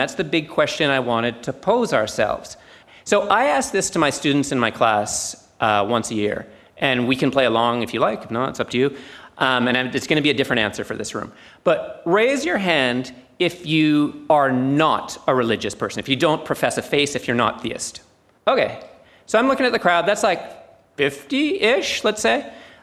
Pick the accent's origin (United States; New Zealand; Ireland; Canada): Canada; moved away as an adult; now in Australia; I'm Canadian. I moved here with my wife in 2010, and we moved here from Canada.